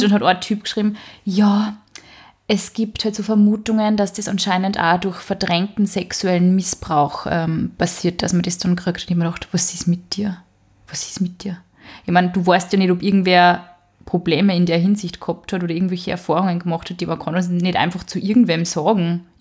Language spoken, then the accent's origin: German; Braunau am Inn, Upper Austria, Austria; Oh, meine Heimatstadt.